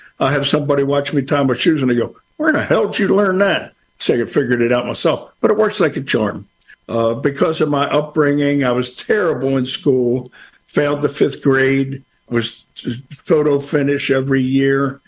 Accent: Baltimore, Maryland, United States; Well, I grew up in East Baltimore, which is at best a tough town.

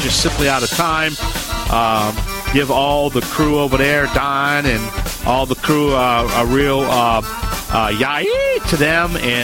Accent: Louisiana, United States

